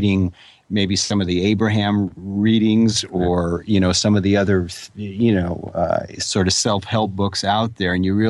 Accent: Garden Grove, California, United States; also born or lived in Los Angeles; I was raised really in Orange County. We moved from Los Angeles down to Orange County, Garden Grove, and, you know, when I was like 4 years old, and I was down there for most of my teenage years.

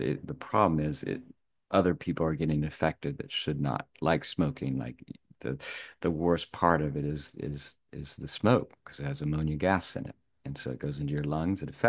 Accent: Nashville, Tennessee, United States; Like I said, I grew up in Nashville, and naturally my friends were musicians

